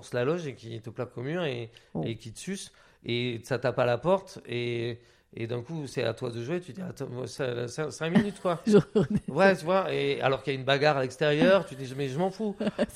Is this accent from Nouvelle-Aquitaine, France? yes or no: yes; Biarritz, Nouvelle-Aquitaine, France; moi, en fait, j'ai grandi donc, à Biarritz